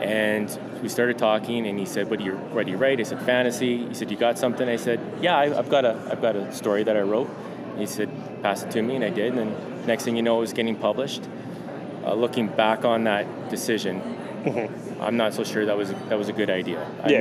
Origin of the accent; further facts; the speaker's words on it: Canada; I'm Canadian. It's in my DNA. It's how I was raised.